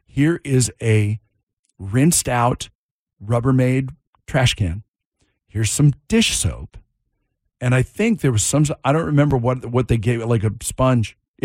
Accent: Monroe, Washington, United States; Evergreen Speedway on the Evergreen State Fairgrounds in my hometown of Monroe, Washington

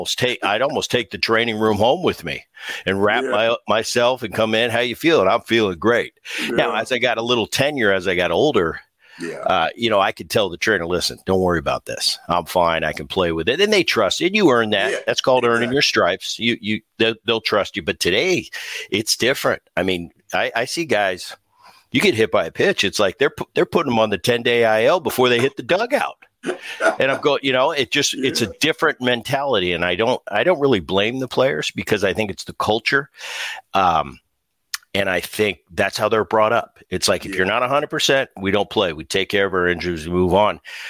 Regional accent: New Jersey, United States; because I grew up in Jersey when Dad was in Philly

